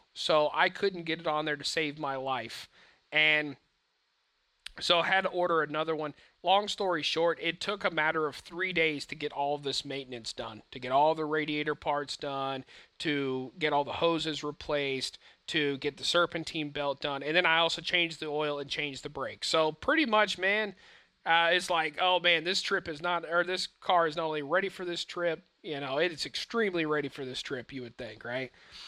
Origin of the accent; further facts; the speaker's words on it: Georgia, United States; San Antonio, I wouldn't say is, like where we grew up in Georgia, it wasn't as like swampy and super high humidity like that, but it is really hot.